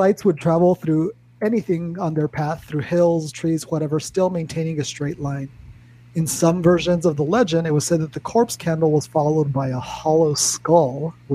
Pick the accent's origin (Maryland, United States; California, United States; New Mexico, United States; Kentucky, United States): New Mexico, United States; As some of you know, I grew up in New Mexico, far, far from the roads of Wales